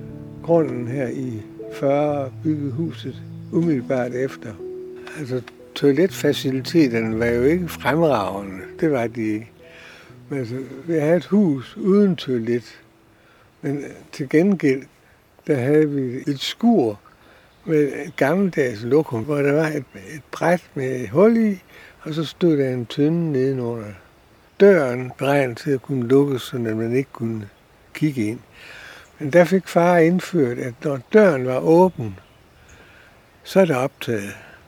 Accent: Aarhus, Central Denmark Region, Denmark; born there; Jeg er født i Aarhus, men altså, vi har boet herovre om sommeren i hele mit liv.

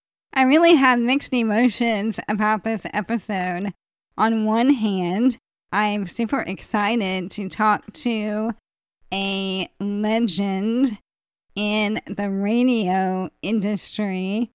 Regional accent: Cincinnati, Ohio, United States; So he's been here in my hometown for a long time in the public eye.

